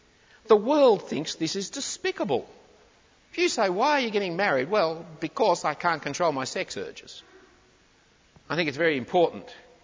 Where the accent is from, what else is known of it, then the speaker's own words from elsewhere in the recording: Australia; because I'm an Australian and do not belong to any of your classes.